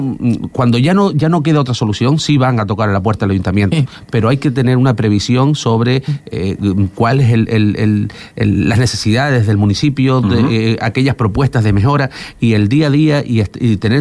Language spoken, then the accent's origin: Spanish; La Matilla, Canary Islands, Spain; Yo soy de La Matilla.